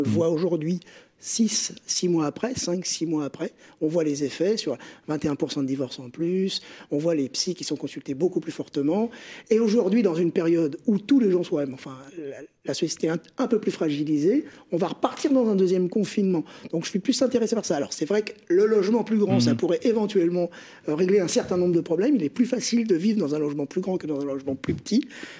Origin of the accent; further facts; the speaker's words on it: Paris, Île-de-France, France; moi je suis parisien